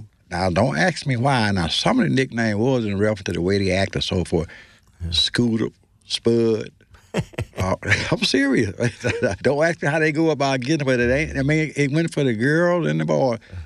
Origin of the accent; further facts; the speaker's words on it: Bentonia, Mississippi, United States; Yep. I grew up in a house of 14, 16 with my mom and dad.